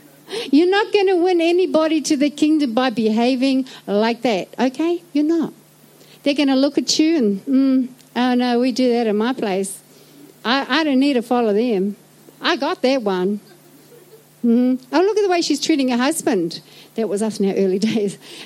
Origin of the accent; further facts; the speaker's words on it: Whakatane, Bay of Plenty, New Zealand; also born or lived in Scotland; I was born in Whakatane, you want to know where I come from? All right, I come from Whakatane, all right, over there somewhere, 15 years in Scotland. And then we came back in 2001.